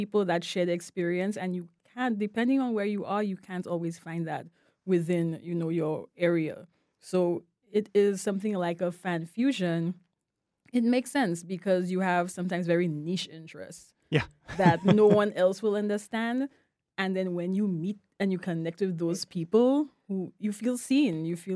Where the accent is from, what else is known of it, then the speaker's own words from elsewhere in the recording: St. Lucia; growing up in St. Lucia as a child, that was rare.